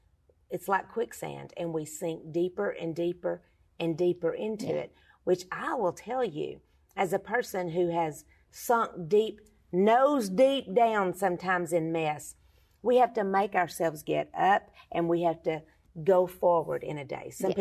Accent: Texas, United States; Well, you know, when you're from Texas, like

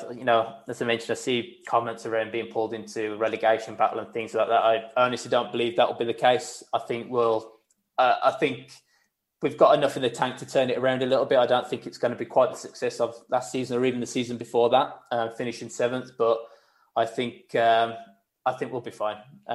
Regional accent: Wolverhampton, West Midlands, United Kingdom; Where before, I'd have to say I'm from Wolverhampton.

